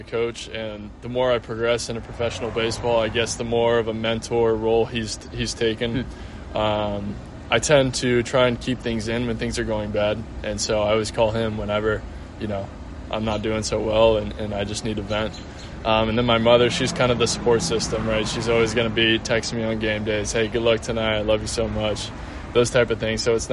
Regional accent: Roseville, California, United States; I was just blessed growing up in Roseville, California, and blessed that I was raised by two great parents.

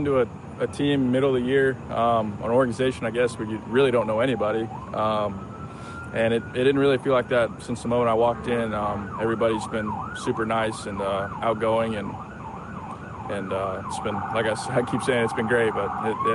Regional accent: Florida, United States; I know it's a little hotter down here, but I'm from Florida, so it's nice to kind of feel like you're back home a little bit.

